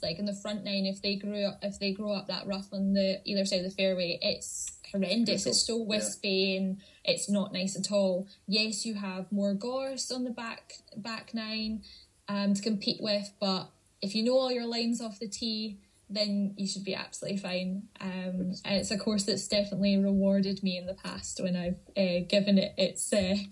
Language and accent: English; Scotland, United Kingdom; also born or lived in United States; I am a Scottish golfer. I played professionally, went to college in the States